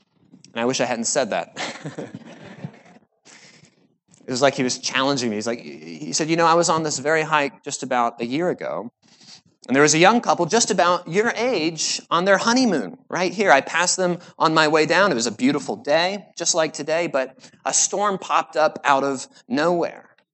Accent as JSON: {"language": "English", "region": "Florida", "country": "United States", "tie": "born or raised there", "said": "my wife and I, we grew up in Florida, but we've been incredibly eager to get up to Maine"}